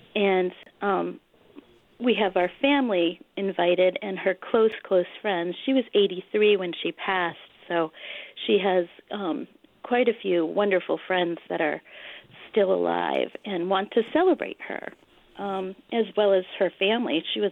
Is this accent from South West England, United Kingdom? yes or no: yes; Bath, South West England, United Kingdom; Hi. I'm from Bath